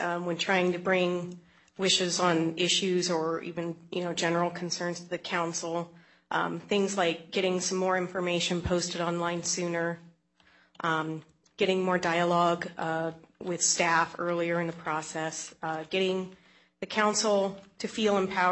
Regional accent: Black Diamond, Washington, United States; now in Bellevue, United States; I live in Bellevue, and I grew up in Black Diamond, and I'm a fourth-generation descendant of the area.

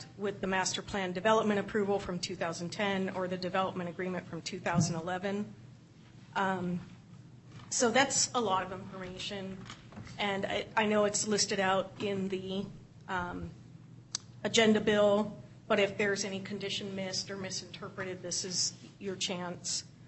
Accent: Black Diamond, Washington, United States; now in Bellevue, United States; I'm from Bellevue, and I grew up in Black Diamond.

